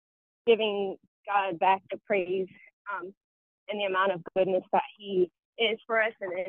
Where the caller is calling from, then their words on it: Frederick, Maryland, United States; I'm calling from Frederick, Maryland.